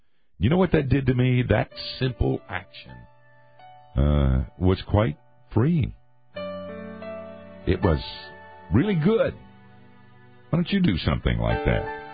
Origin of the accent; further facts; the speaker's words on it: Asheville, North Carolina, United States; I went back to my hometown of Asheville sometimes.